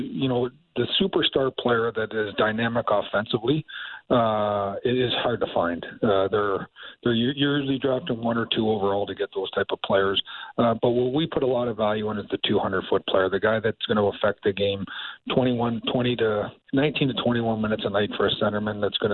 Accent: Sarnia, Ontario, Canada; I took it to Sarnia, Ontario, where my hometown is.

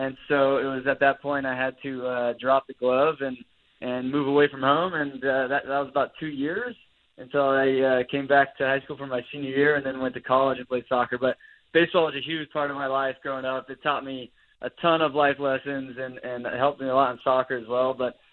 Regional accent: Mission Viejo, California, United States; I grew up in Orange County, so I'm an Angels fan.

